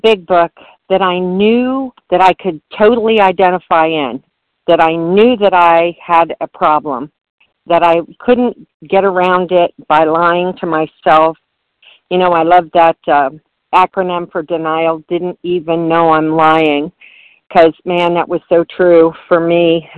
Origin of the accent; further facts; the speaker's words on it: Baltimore, Maryland, United States; from Baltimore.